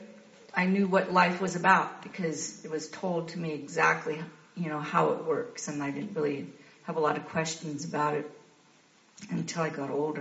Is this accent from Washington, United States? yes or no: yes; Seattle, Washington, United States; born there; So I was born in Seattle, 6 of 10 children, big Catholic family.